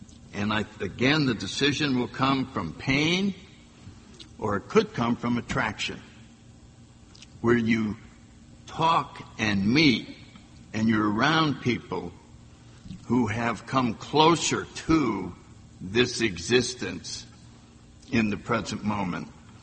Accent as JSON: {"language": "English", "region": "New England", "country": "United States", "tie": "born or raised there", "said": "You know, I grew up in New England."}